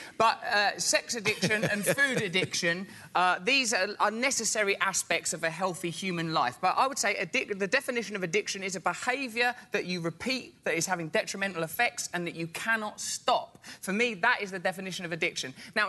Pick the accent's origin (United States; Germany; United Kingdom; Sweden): United Kingdom; England; I'm from England.